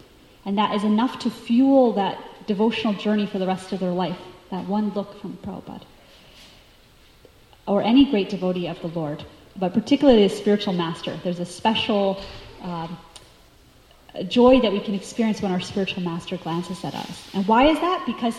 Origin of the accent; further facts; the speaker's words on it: North Carolina, United States; I grew up in North Carolina, and there was like a few spirit of my spiritual inspirations that would come regularly.